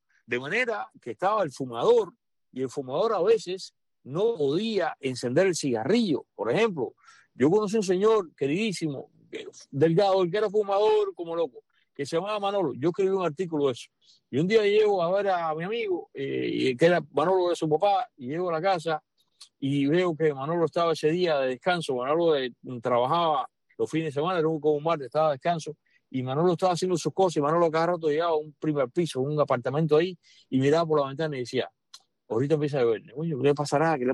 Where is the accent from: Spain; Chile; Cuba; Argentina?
Cuba; moved away as an adult; yo vine fumando de Cuba